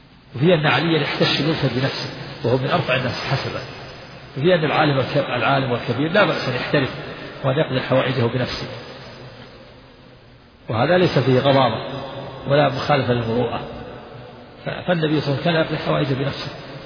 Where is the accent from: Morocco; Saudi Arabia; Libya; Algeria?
Saudi Arabia; Najd; وكان عندنا في نجد يجعل بدل سقف البيوت الخشب ثم الجريد في النخل ثم الخوص